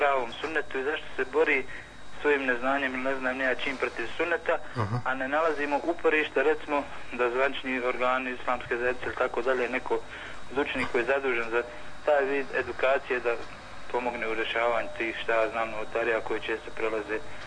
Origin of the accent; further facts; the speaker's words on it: Bosnia & Herzegovina; inače kod nas u Bosni je ustalen toj mevludi tehvidi